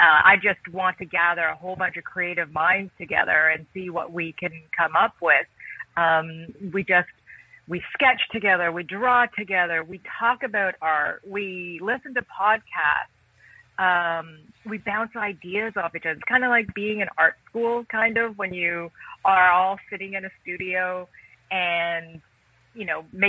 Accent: Canada; I am an artist from Canada

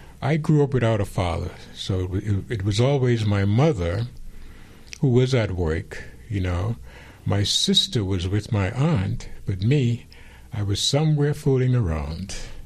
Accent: Grant's Town, New Providence, Bahamas; Born and bred in Grantstown.

